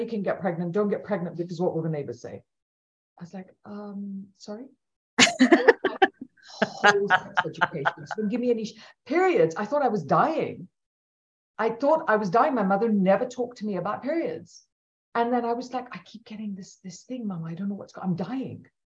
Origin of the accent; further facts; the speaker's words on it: India; I'm Indian.